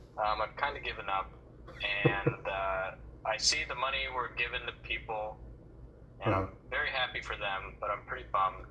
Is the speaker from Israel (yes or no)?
no; Houston, Texas, United States; Yeah, born and raised in Houston.